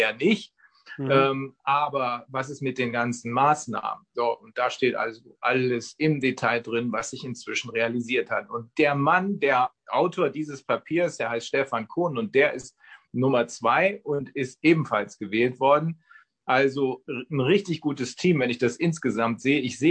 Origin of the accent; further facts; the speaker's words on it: Bremen, Germany; ich komme ja eigentlich aus Bremen. Bremen ist die freie und Hansestadt Bremen, so heißt sie.